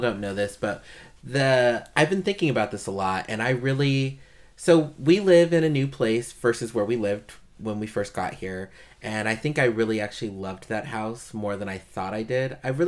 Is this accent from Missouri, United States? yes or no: no; Colorado, United States; By the way, I grew up in Colorado too. I lived in Florida for a few months, but I've been in Colorado my entire life.